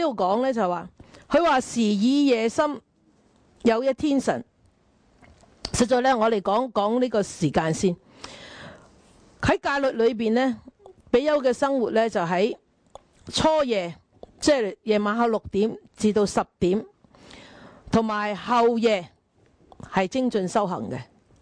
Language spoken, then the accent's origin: Cantonese; China; 我哋中国人咪成日讲黄朝白晏啊吓